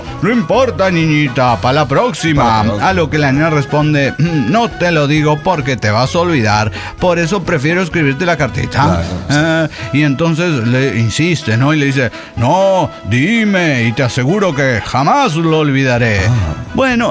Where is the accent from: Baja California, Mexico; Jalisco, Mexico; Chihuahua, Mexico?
Jalisco, Mexico; Poncitlán; por incluir 2 veces a mi pueblo Poncitlán en el mapa